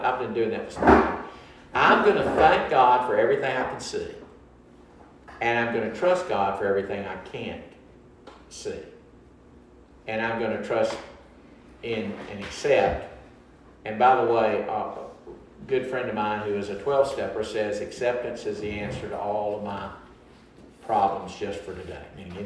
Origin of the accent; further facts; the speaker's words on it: Jackson, United States; I growing up in Jackson at the time, I wanted to know